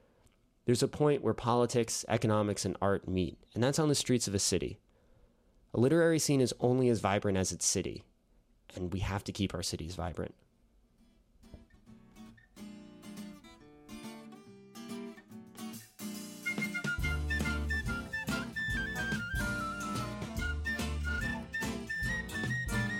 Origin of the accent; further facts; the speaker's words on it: Brooklyn, New York, United States; I grew up in Brooklyn. I live in Brooklyn, and other than my 4 years at college, I spent my entire life in Brooklyn.